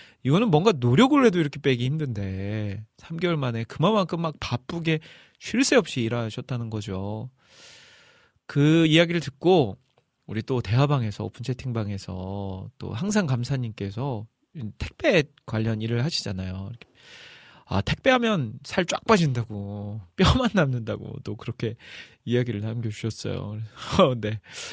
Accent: Jeolla, South Korea; 저는 이제 전라도 사람이잖아요. 전라도.

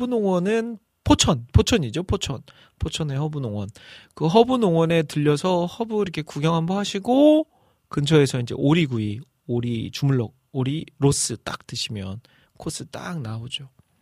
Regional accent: Iksan, North Jeolla, South Korea; 저는 이제 전라북도 익산이 고향인데

